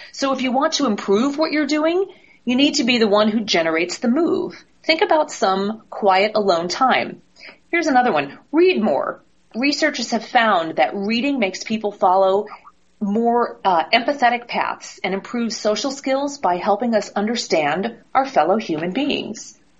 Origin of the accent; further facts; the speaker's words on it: New Jersey, United States; I love to hear from New Jersey because that's my old stomping ground. I was raised in New Jersey, and I know exactly where Toms River is.